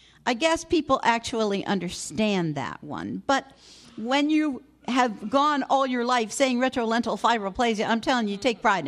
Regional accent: Florida, United States; I grew up in Florida, so it was always warm.

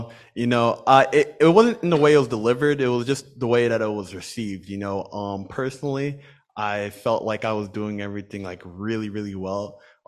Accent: Lawrenceville, Georgia, United States; I'm from Lawrenceville, Georgia. I go to the school at the University of Minnesota

